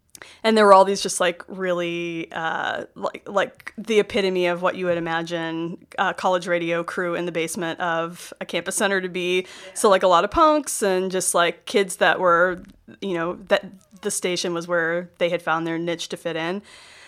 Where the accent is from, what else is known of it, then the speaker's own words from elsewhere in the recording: Salem, Massachusetts, United States; I grew up in the Witch City.